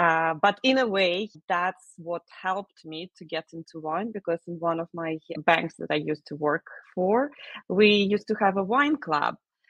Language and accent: English; Belarus; now in United Kingdom; I'm really coming from not necessarily a wine country originally. I'm from Belarus. So when I was growing up, I was more into spirits and beer rather than wine. But coming to the UK more than 15 years ago